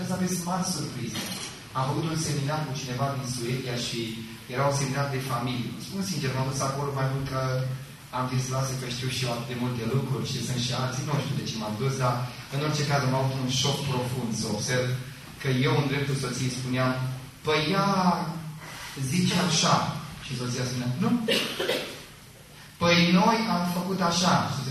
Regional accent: Târgu Ocna, Bacău County, Romania; also born or lived in Onești; eu sunt din Târgu Ocna, acolo am trăit copilăria, m-am născut în Onești și apoi când am crescut, în clasa a 5-a, m-am mutat în Onești. Într-un loc, acolo am crescut, un orășel liniștit, frumos

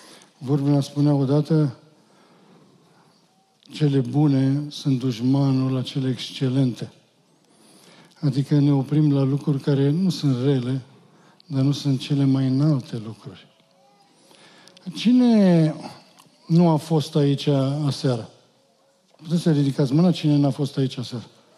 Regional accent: Oregon, United States; eu împreună cu soția mea sunt din Oregon.

